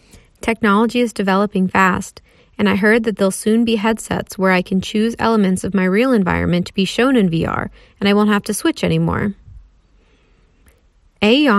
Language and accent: English; Washington, District of Columbia, United States; now in New York City, United States; I tell her about growing up in Washington, D.C., and moving to New York City for college.